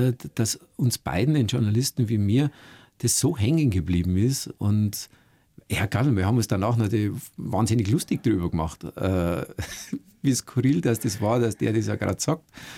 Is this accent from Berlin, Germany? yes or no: no; Schliersee, Bavaria, Germany; meine Familie und meine Heimat am Schliersee.